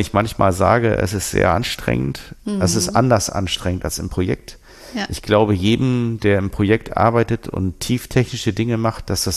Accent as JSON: {"language": "German", "region": "Northern Germany", "country": "Germany", "said": "Ich komme ja aus Norddeutschland"}